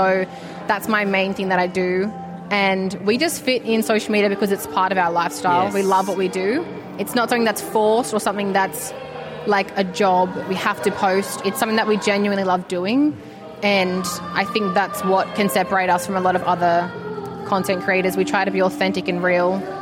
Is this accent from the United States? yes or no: no; Australia; Filipinos are so accepting of myself as an Australian.